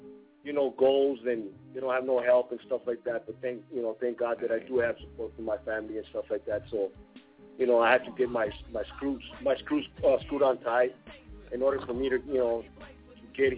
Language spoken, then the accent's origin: English; Oceanside, California, United States; now in Tijuana, Mexico; I'm from Oceanside, California. I was born here in Tijuana, Mexico, deported right now, here in Tijuana right now.